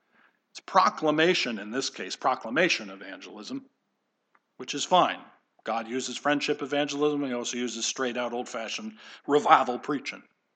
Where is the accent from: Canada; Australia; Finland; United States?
United States; New York; Sorry, I'm from the New York area. I know what subways are.